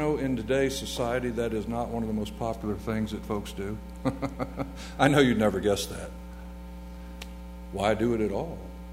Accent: Florida, United States; also born or lived in Savannah; I was raised in the South. I'm from North Florida, which by many folks is considered South Georgia. But anyway, as I mentioned, I lived in Savannah for a while.

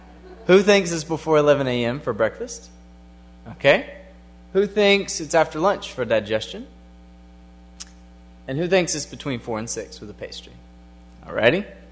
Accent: Shannon Hills, Arkansas, United States; now in Dubuque, United States; I grew up here in Shannon Hills. I've been gone for about 6 years. I went to school at Emmaus Bible College and been living in Dubuque, Iowa since then

